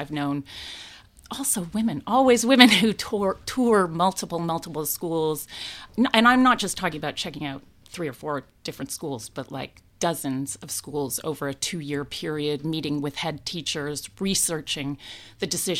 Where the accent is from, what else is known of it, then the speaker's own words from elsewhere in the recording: Canada; now in London, United Kingdom; a Canadian living in London